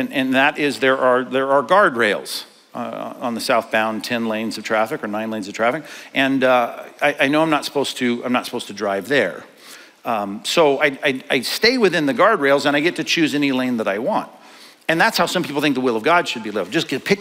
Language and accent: English; Long Beach, California, United States; now in Aliso Viejo, United States; My parents, they live in the same house I grew up in Long Beach, California. And I live in Orange County now, in Aliso Viejo, down there, Laguna Hills.